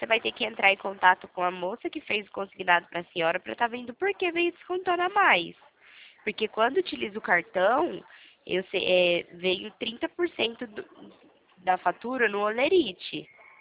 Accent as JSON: {"language": "Portuguese", "town": "Limeira", "region": "São Paulo", "country": "Brazil", "said": "eu sou daqui de Limeira"}